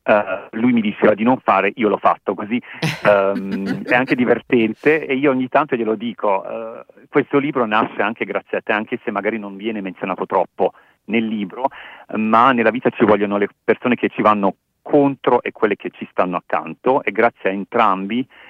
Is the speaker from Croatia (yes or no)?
yes; Croatia; born there; sono nata in Croazia quasi 43 anni fa